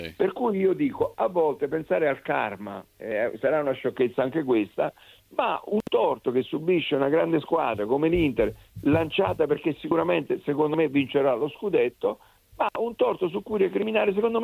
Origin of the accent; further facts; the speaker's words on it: Naples, Campania, Italy; Io la vedo da napoletano come a te